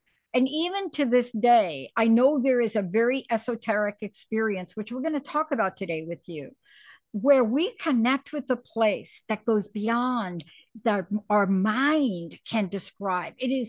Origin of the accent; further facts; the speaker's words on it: Bronx, New York, United States; I'm a girl from the Bronx